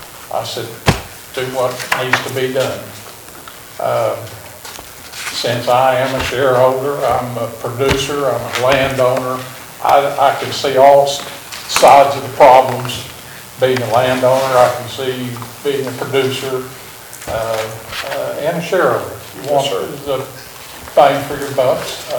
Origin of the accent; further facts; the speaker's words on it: Sperry, Oklahoma, United States; We grew up in Sperry and went to school together.